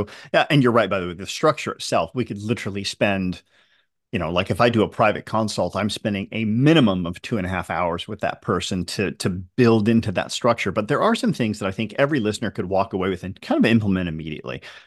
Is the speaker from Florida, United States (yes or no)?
yes; Tampa, Florida, United States; Anyway, I'm from Tampa.